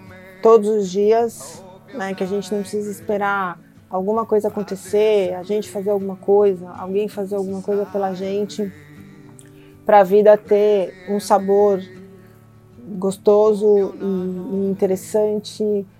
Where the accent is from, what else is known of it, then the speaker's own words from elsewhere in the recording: São Paulo, Brazil; accent: São Paulo; Sou paulistana, nascida e criada na cidade de São Paulo, como deve estar dando para perceber pelo meu sotaque. Sou casada, não tenho filhos